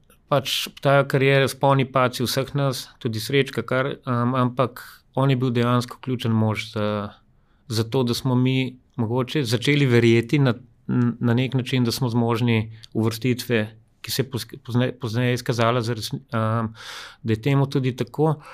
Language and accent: Slovenian; Ljubljana, Central Slovenia, Slovenia; sem Ljubljančan